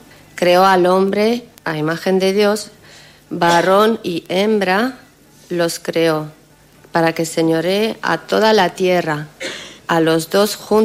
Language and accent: Spanish; Romania; Bueno, soy cristiana ortodoxa rumana.